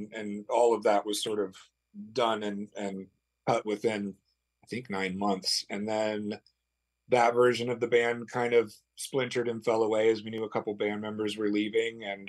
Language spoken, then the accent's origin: English; Peoria, Illinois, United States; I grew up in Peoria and started this band in Northern California in 2013 or something like that.